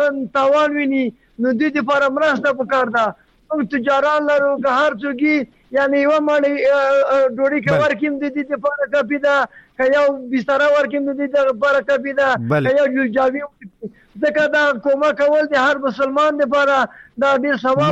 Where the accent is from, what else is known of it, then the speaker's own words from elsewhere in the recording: Logar, Afghanistan; زه خپل د لوګر د ولایت یم